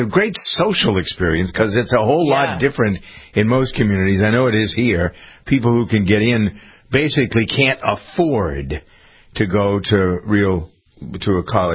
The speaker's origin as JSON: {"language": "English", "town": "Framingham", "region": "Massachusetts", "country": "United States", "tie": "born or raised there", "said": "there's a young woman from my hometown of Framingham"}